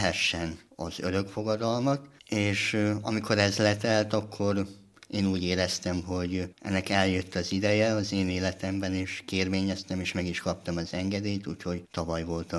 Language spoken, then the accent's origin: Hungarian; Apatin, Vojvodina, Serbia; Én Apatin vagyok. Apatin az Nyugat-Bácskában a Duna mentén helyezkedik el.